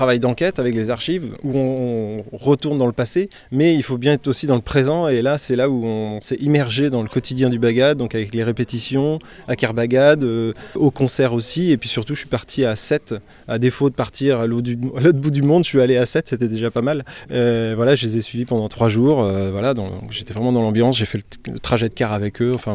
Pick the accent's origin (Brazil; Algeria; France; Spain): France; Lorient, Brittany; Moi, je suis de Lorient